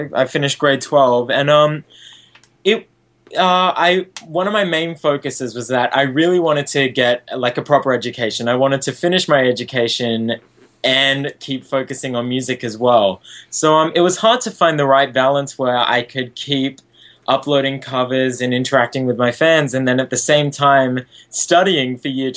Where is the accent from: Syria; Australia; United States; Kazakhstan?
Australia; Queensland; Yeah, that'd be really cool to perform in, especially seeing as it's so close to my hometown.